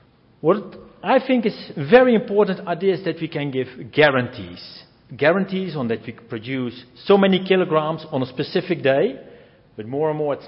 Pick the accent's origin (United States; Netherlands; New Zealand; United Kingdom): Netherlands; English is a second language; I'm coming from the Netherlands, a very relatively mild climate, so there the need for vertical farming is probably not so high.